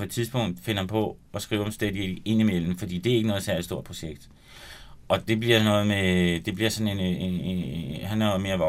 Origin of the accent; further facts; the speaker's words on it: Copenhagen, Capital Region of Denmark, Denmark; also born or lived in Spain; Jeg er vokset op i København, men jeg har også boet i Spanien i 3 år, fordi min mor, hun er fra Spanien